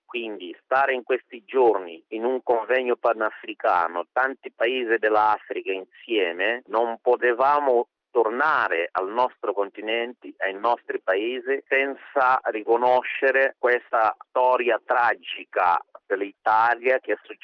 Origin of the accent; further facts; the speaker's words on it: Mozambique; Io vengo dal Mozambico